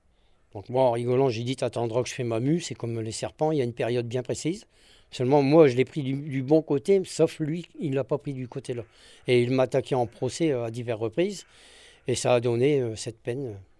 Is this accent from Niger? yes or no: no; France; je me suis dit, je suis français, je suis fier de l'être